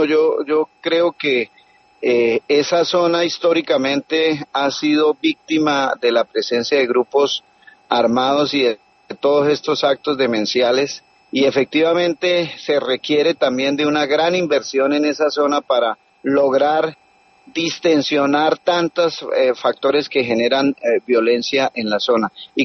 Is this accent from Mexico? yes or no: no; Norte de Santander, Colombia; nosotros como norte santandereanos anhelamos la paz